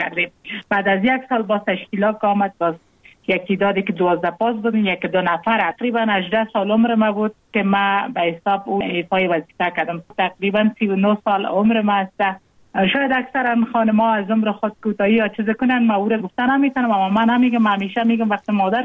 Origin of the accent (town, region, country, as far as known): Afghanistan; born or raised there